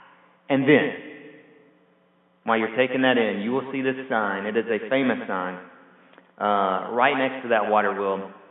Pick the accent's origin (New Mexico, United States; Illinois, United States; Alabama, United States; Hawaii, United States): Alabama, United States; And so growing up in Alabama, at some point you're going to end up on I-65.